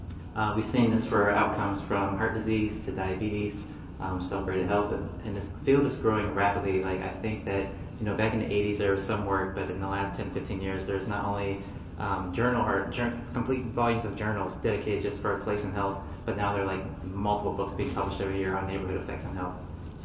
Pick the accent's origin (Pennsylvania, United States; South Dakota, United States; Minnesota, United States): Pennsylvania, United States; this research is actually done back my hometown outside of Pittsburgh.